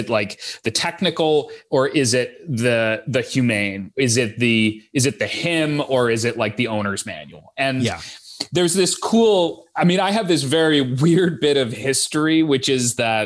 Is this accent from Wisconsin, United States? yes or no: no; Greenwich, Connecticut, United States; a hedge fund manager who lives in my hometown, Greenwich, Connecticut